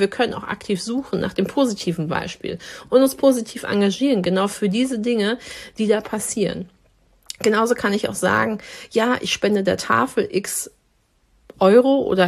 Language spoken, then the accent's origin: German; Dortmund, North Rhine-Westphalia, Germany; weil ich in einem Dorf groß geworden bin in Dortmund, wo eine Moschee stand. Das heißt, also Kopftuch war für mich etwas, was überhaupt zum kompletten Bild von meinem Ort Derne dazugehört hat.